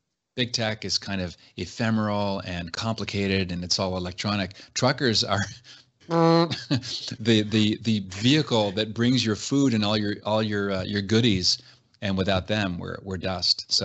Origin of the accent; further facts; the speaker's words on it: Canada; now in United States; I was raised in Canada. I became a U.S. citizen last year